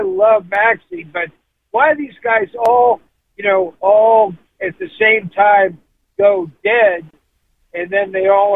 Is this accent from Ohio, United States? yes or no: no; Philadelphia, Pennsylvania, United States; I'm from Philadelphia, but I've always been a Pac-12 enthusiast